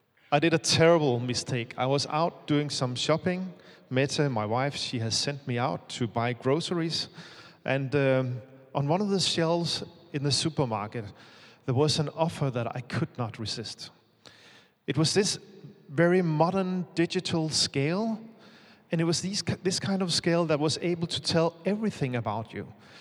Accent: Bermondsey, London, United Kingdom; wondering about my mysterious accent, it's because I come from Bermondsey. We live just by London Bridge.

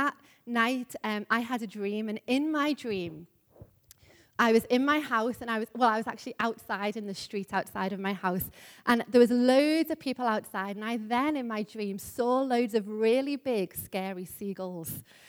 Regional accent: Liverpool, North West England, United Kingdom; but you may know I'm from Liverpool, if you haven't been already able to tell. But a number of years ago when I was living in Liverpool

